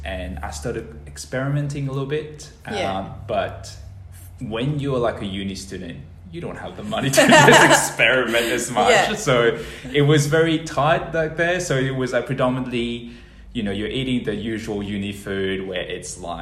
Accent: Mauritius; moved away as an adult; now in Perth, Australia; So I came to Australia in 2008.

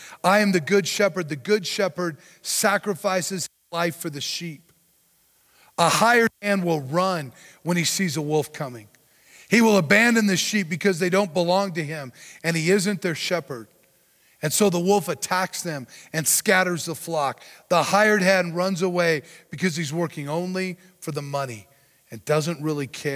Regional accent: Colorado, United States; also born or lived in East Coast; Think about a reef. I grew up in Colorado. Not a lot of big reefs here that I know of. Lived on the East Coast for a while

